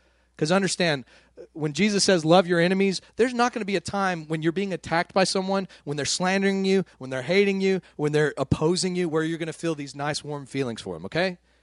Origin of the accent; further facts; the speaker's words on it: Midland, Texas, United States; I grew up in Midland, Texas.